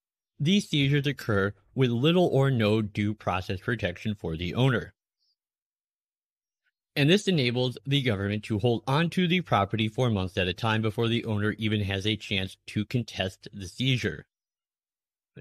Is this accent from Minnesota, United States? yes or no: yes; Minnesota, United States; Now, in my home state again of Minnesota, for example, the latest numbers we have